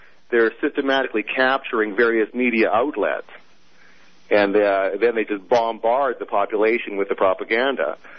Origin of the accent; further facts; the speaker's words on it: Canada; I can recall, I'm a Canadian, and I can recall